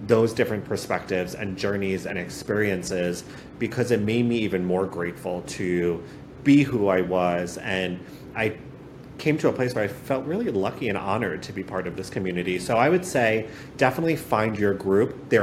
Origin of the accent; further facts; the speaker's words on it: New York, United States; I'm New York born and raised.